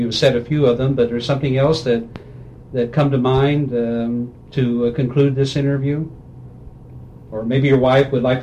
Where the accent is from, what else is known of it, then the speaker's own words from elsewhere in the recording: Kansas City, Missouri, United States; My only contact with the Negro Baseball League was, as I said, growing up in Kansas City